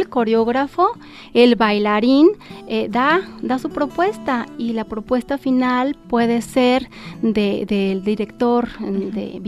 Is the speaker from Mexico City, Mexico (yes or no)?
no; Guadalajara, Jalisco, Mexico; me preguntaban, ¿de dónde eres? Uh-huh. De Guadalajara, de Jalisco.